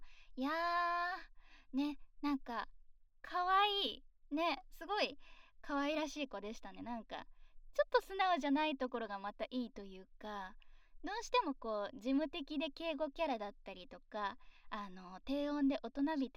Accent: Kyoto, Japan; 深海生まれ京都育ち、声優として活動させていただいております、

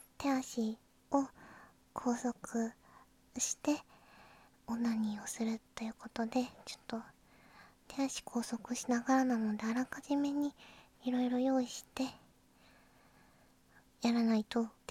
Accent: Kansai, Japan; 出身は関西です。

